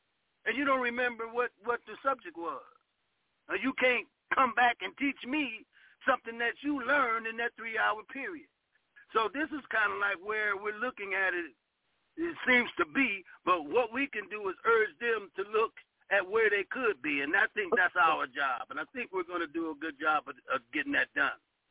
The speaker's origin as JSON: {"language": "English", "town": "Cleveland", "region": "Ohio", "country": "United States", "said": "because I'm from Cleveland, Ohio, and I used to be involved with the anti-drug and working with schools."}